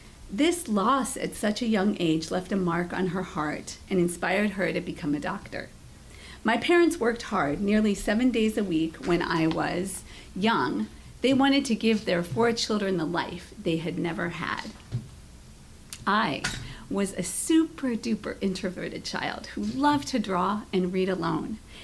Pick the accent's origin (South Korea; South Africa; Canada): South Korea; Seoul; I grew up in Seoul, South Korea, with my self-made physician parents.